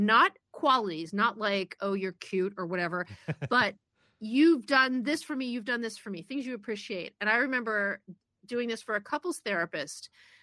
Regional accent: Cleveland, Ohio, United States; when I was growing up in Cleveland

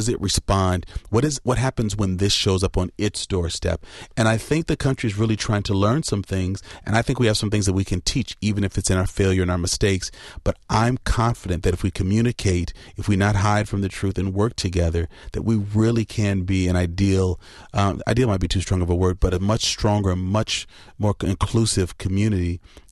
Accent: Madison, Wisconsin, United States; Come on, we're from Madison.

